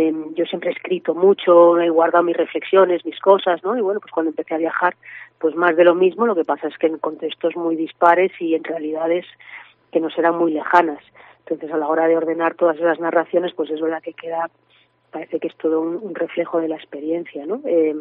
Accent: Community of Madrid, Spain; me siento yo creo que más gallega que madrileña.

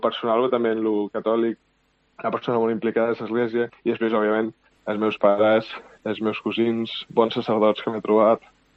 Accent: Balearic Islands, Spain; Jo sóc un menorquí de tota la vida. Vaig néixer el 2002 a una família culturalment catòlica, però no massa practicant.

